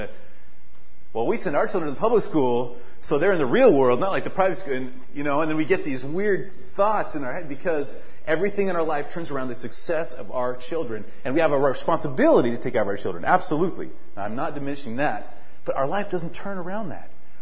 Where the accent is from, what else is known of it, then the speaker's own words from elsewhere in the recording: Northwest, United States; Now, when I went to college on the East Coast, I'm from the Northwest.